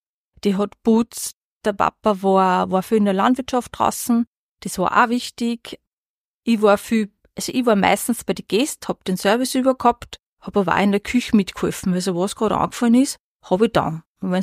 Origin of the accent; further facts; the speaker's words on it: Waldhausen im Strudengau, Upper Austria, Austria; Ich komme aus Waldhausen im Strudengau. Das ist ein kleiner Ort im Mühlviertel und da bin ich aufgewachsen und da haben meine Eltern ein Wirtshaus gehabt.